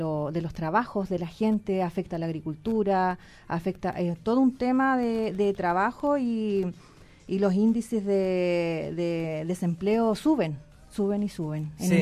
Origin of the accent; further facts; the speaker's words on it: Huenutil, Ñuble, Chile; Sí, yo soy de Huenutil, del Peumo, artesana hace 20 años. De mi querida comuna de Ñiquén